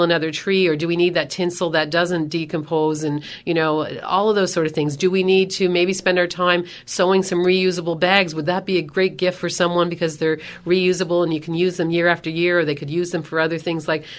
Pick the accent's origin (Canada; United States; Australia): Canada; Nova Scotia